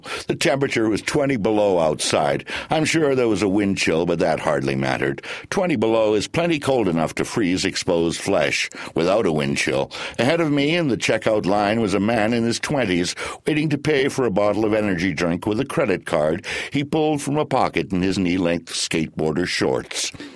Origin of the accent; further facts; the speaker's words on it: Edmonton, Alberta, Canada; When I was growing up in Edmonton, mothers wouldn't let their kids out the door unless they were swaddled head to toe